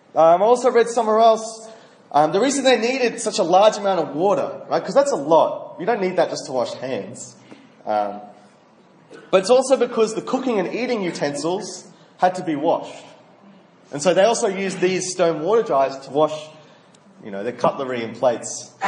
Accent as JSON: {"language": "English", "country": "Australia", "said": "You know, being Australian, I think everyone sort of loves this parable."}